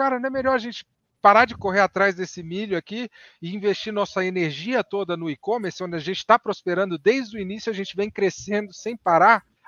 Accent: Brasília, Federal District, Brazil; Não, porque lá em Brasília, a gente é de Brasília

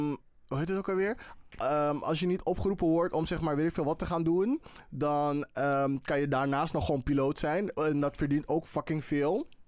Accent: Amsterdam, North Holland, Netherlands; born there; Ik ben in Amsterdam geboren, dus ik ga precies nergens heen.

